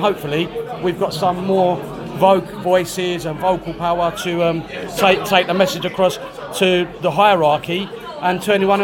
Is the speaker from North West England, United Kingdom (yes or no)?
no; London, United Kingdom; accent: Cockney; I'm a Cockney Red, as you gather from the accent.